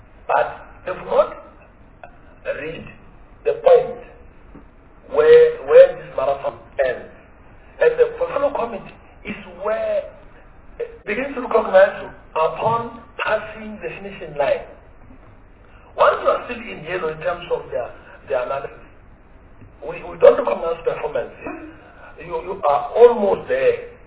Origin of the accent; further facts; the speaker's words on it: Brooklyn, New York, United States; I know what I'm from Brooklyn.